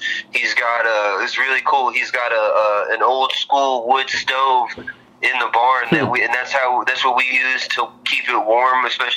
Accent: Arkansas, United States; I'm being from Arkansas, I'm a fan of country myself

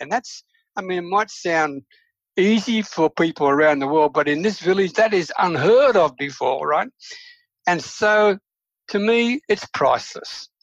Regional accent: Sydney, New South Wales, Australia; I'm from Australia, and in particular from Sydney and New South Wales

